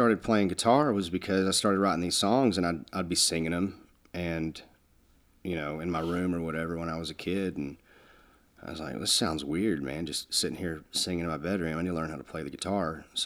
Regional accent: Fort Worth, Texas, United States; now in Denton, United States; I was raised in Fort Worth. I live in Denton now, which is just about 30 miles north of Fort Worth.

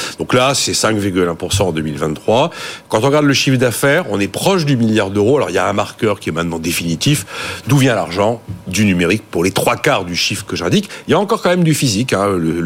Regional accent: France; je suis le vieux français côté de ses pompes

